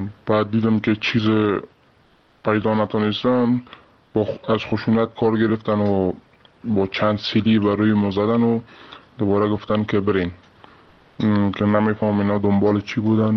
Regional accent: Kabul, Afghanistan; من از کابل.

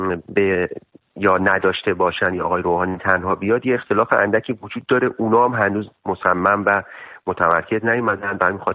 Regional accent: Iran; now in Turkey; وقتی که از ایران یعنی در واقع اومدم بیرون،

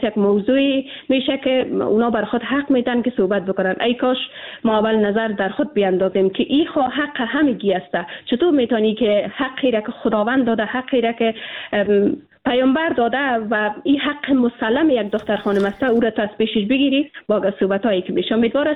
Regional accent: Afghanistan; ما به عنوان یک افغان

